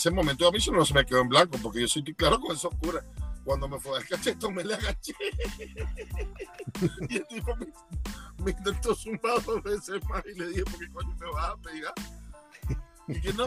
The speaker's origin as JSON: {"language": "Spanish", "country": "Venezuela", "said": "Cuando no estás borracho, no se pone bien pertinente como buen venezolano."}